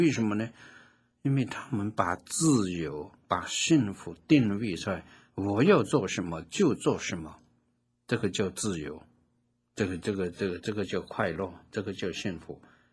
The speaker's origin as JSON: {"language": "Chinese", "country": "China", "said": "我们中国人也可以说，你是没有办法跟他们比，对不对？因为我们中文吃饱就算了，我们还没有听到过有这样的一个风俗习惯"}